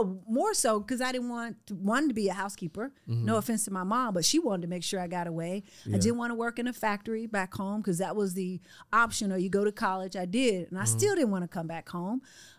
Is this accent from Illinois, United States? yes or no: no; Arkansas, United States; I'm originally from Arkansas. I'm the youngest of 12 kids.